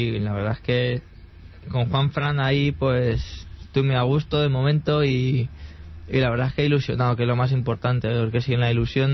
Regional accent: Barajas de Melo, Castilla-La Mancha, Spain; now in Madrid, Spain; Sí, yo soy de allí. Lo que pasa es que me moví en Madrid, pero soy de allí.

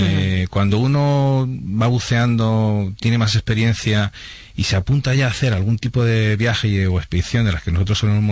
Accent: Madrid, Community of Madrid, Spain; el mayor número de buceadores que tenemos en aquí en España es justamente de Madrid, somos los madrileños.

